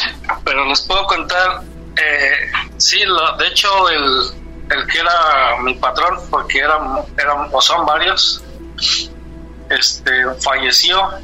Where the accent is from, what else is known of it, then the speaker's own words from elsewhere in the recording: Tecozautla, Hidalgo, Mexico; porque soy de un pueblito en Tecozautla.